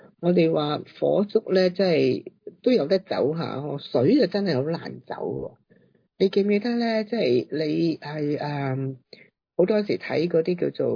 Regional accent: China

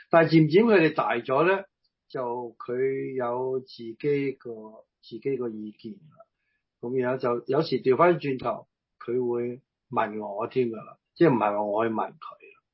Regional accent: Guangdong, China; 即系我哋广东人讲话锡啫嘛

